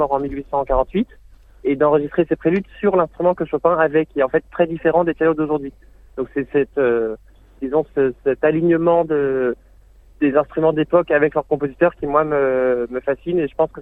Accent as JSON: {"language": "French", "town": "Angers", "region": "Pays de la Loire", "country": "France", "tie": "born or raised there", "said": "moi j'ai grandi à Angers dans l'ouest de la France"}